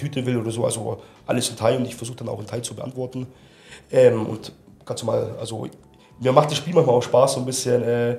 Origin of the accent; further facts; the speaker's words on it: Germany; Ja, ich bin Deutscher, ich wurde deutsch da erzogen und bin deutsch aufgewachsen, teilweise von meinen Großeltern auch erzogen worden.